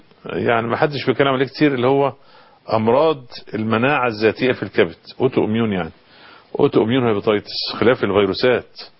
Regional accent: Egypt; احنا طبعا عندنا في مصر والمنطقة العربية احنا ايه شعوب يعني بتتقن حتة الاكل دي

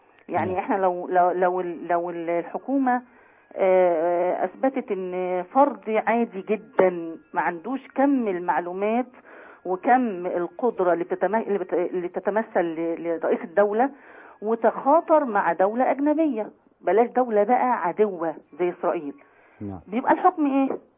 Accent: Egypt; احنا مصريين وعندنا كرامة

